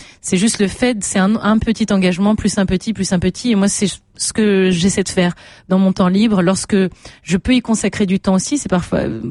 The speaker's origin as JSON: {"language": "French", "town": "Saint-Yor", "region": "Auvergne-Rhône-Alpes", "country": "France", "said": "On est de l'Auvergne, de Saint-Yor."}